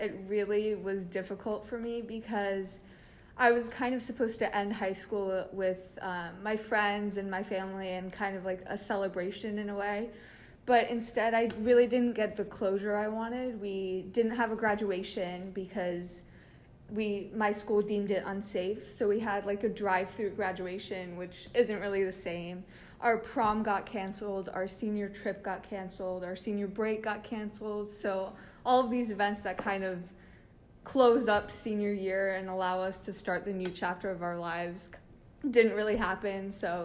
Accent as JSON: {"language": "English", "town": "Reading", "region": "Connecticut", "country": "United States", "said": "I'm a freshman at Northeastern University studying behavioral neuroscience, and I'm from Reading, Connecticut."}